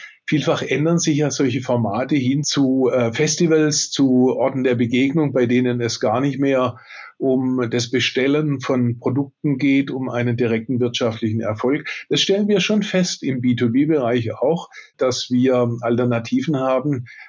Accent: Pforzheim, Baden-Württemberg, Germany; vor vielen Jahren eine mal in meiner Heimatstadt Pforzheim gegründete Messe

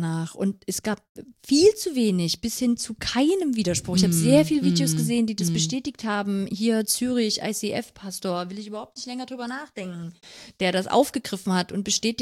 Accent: Saxony, Germany; Ja, aber ich komme aus Sachsen.

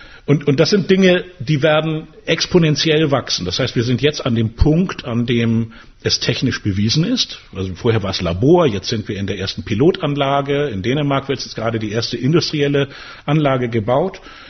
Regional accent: Hamburg, Germany; meine Heimatstadt Hamburg

